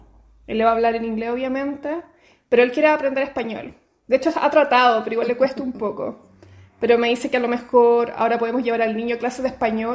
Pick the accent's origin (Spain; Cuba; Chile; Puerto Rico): Chile; Claro, yo vengo de Chile, de Latinoamérica, entonces tengo una forma de expresar mi sentimiento mucho más abierta.